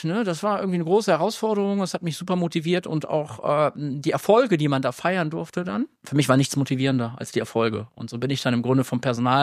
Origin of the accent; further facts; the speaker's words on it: Bonn, North Rhine-Westphalia, Germany; ich bin ein Bonner Jung, ich komme aus Bonn